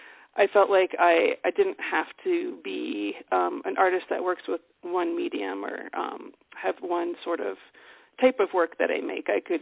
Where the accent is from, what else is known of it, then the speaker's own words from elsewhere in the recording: Maryland, United States; also born or lived in Boston / New York; now in California, United States; I'm originally from Maryland, and I went to school in Boston. Then I spent a little bit of time in New York before coming out here about 2000.